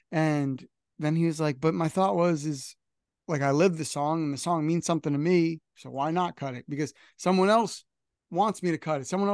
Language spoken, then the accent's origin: English; New Jersey, United States; New Jersey, which is weird. My like born and raised in New Jersey.